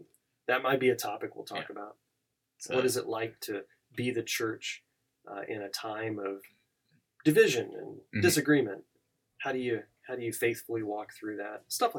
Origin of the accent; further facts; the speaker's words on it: Kansas, United States; now in Pennsylvania, United States; I think when I moved to Pennsylvania from Kansas, I'm from Kansas, everyone.